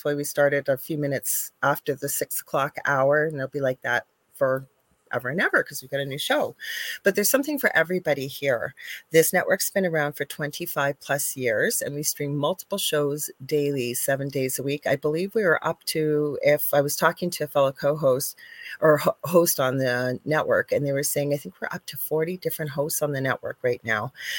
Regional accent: Canada; I'm a Canadian psychic medium

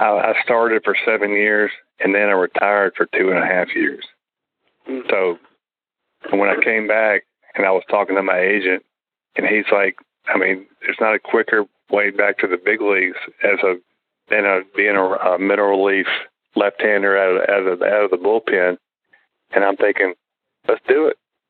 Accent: the South, United States; And me growing up in the South, and all my friends are Braves fans

